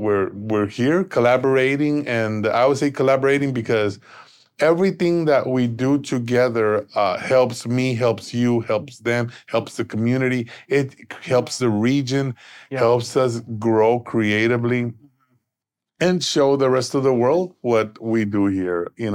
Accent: Brownsville, Texas, United States; You know, I'm from Brownsville, Texas.

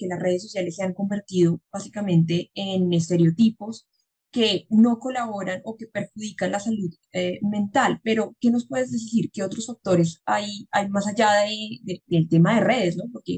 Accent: Colombia; nosotros tenemos como colombianos, ¿no?

